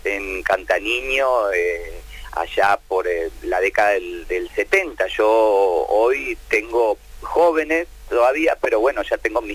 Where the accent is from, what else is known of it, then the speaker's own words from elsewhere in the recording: Banfield, Buenos Aires Province, Argentina; also born or lived in Lomas de Zamora; Yo nací en Loma de Zamora, provincia del Gran Buenos Aires, y vivía en Banfield